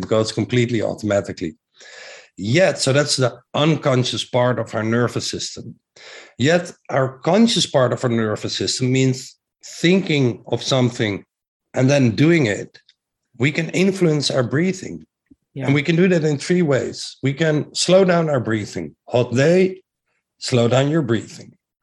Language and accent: English; Netherlands; accent: Dutch; English is a second language; I live in Amsterdam, as you may have heard my accent, very Dutch accent.